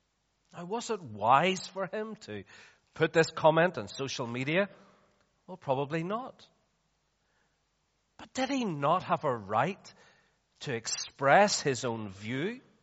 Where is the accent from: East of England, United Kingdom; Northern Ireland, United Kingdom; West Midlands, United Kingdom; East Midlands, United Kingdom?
Northern Ireland, United Kingdom; Belfast; when I drive through my hometown of Belfast and I see the destruction around in Belfast